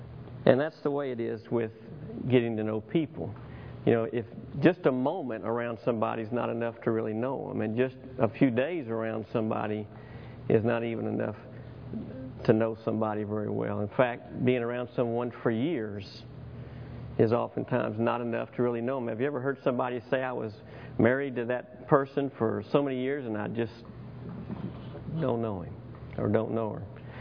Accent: Alvin, Texas, United States; And when people find out that I'm from Alvin, oftentimes they'll ask, "Do you know Nolan Ryan?"

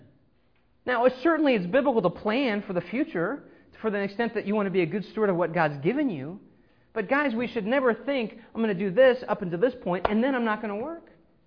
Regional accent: United States; you know, I'm Cherokee, I'm American Indian, all the red, my people, the red people are going to be over here

